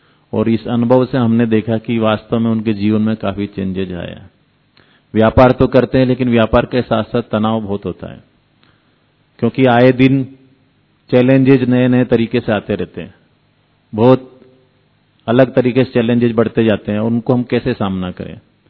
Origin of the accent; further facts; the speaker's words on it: Rajasthan, India; क्योंकि मैं लोकल राजस्थान से हूं